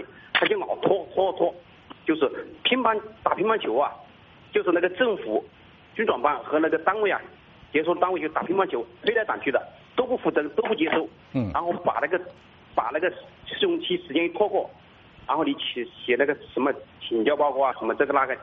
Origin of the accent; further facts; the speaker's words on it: Hubei, China; now in Nanning, China; 这个呢我是湖北的